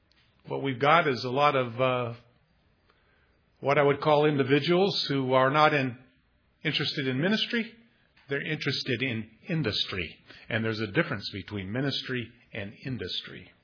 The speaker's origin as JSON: {"language": "English", "town": "Grand Rapids", "region": "Michigan", "country": "United States", "tie": "born or raised there", "lives_now": "Indianapolis, United States", "said": "Grand Rapids, Michigan was my hometown where I grew up and I was born."}